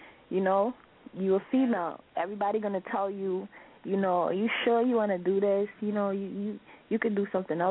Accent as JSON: {"language": "English", "town": "Atlanta", "region": "Georgia", "country": "United States", "tie": "born or raised there", "also_born_or_lived": "Brooklyn", "said": "Yeah, so if anybody's from New York, I'm going to represent, even from Atlanta. I lived in Atlanta for a couple of years, went to high school, middle school, everything."}